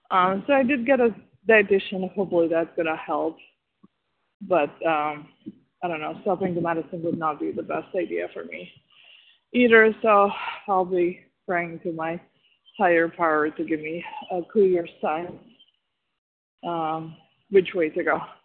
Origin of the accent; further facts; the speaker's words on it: Chicago, Illinois, United States; I'm from Chicago, relatively new to OA.